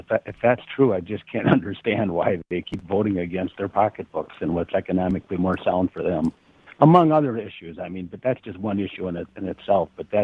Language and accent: English; Chippewa Falls, Wisconsin, United States; I grew up in Chippewa Falls, and I had opportunities to go to UW-Eau Claire as well as UW La Crosse